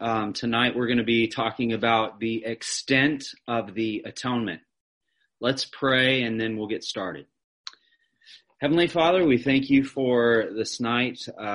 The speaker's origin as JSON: {"language": "English", "country": "United States", "lives_now": "Mosgiel, New Zealand", "said": "wife and I, we live in just outside of Mosgiel on a sheep farm, and I am from America, but we've lived in New Zealand for nearing 4 years, and my wife is from Timaru. And we have 5 children."}